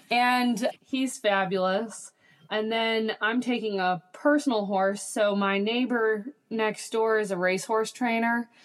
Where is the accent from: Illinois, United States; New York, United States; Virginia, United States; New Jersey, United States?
Virginia, United States; Berryville; I am from Berryville, Virginia, and I'm a horse trainer and a farm manager of a farm here in Berryville, Virginia.